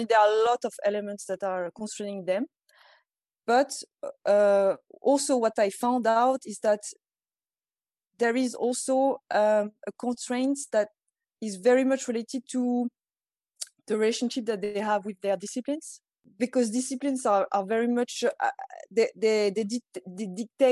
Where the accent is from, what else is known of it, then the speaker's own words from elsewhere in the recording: France; English is a second language; I'm French. I'm from France. And I did a PhD in Ireland, in NUIG.